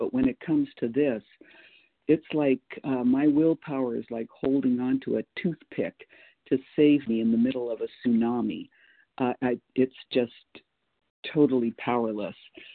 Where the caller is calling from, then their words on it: Boise, Idaho, United States; Boise, Idaho. Recovered compulsive reader.